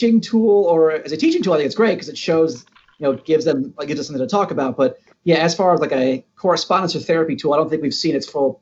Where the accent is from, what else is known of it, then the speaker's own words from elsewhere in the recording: Atlanta, Georgia, United States; They are, they're a few of them around here, and I'm from Atlanta where they have them as well.